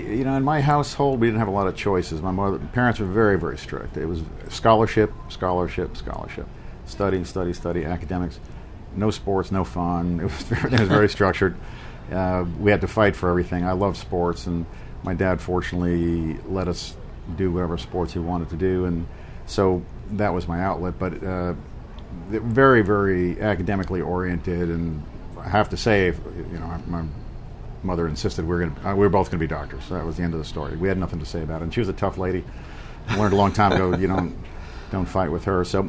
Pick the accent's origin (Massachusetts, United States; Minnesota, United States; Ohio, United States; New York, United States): New York, United States; Long Island; also born or lived in Queens; I grew up outside of New York City. I was born in Queens, in Jamaica Hospital there.